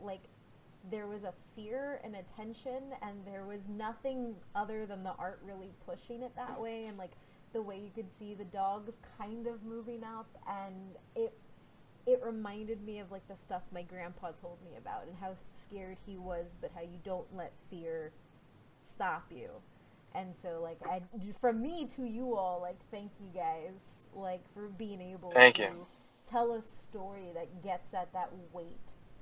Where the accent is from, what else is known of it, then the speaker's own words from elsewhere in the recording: Texas, United States; Especially because I'm a Texan